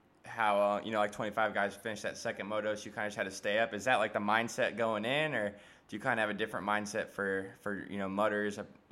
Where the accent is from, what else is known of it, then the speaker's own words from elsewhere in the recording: Florida, United States; now in North Carolina, United States; I'm from Florida, so everything here's flat. Or I'm in North Carolina now, but everything in Florida is flat.